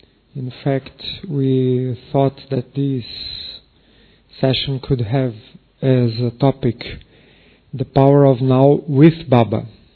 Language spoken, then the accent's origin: English; Rio de Janeiro, Brazil; English is a second language; I'm from Rio in Brazil.